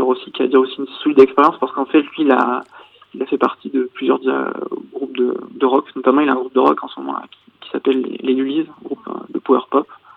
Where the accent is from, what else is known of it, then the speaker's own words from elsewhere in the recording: Auvergne-Rhône-Alpes, France; moved away; je suis originaire d'Auvergne, justement.